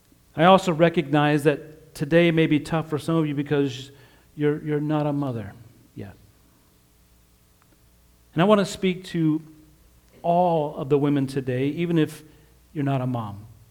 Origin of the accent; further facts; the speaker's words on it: Utah, United States; born there; I was born in Utah.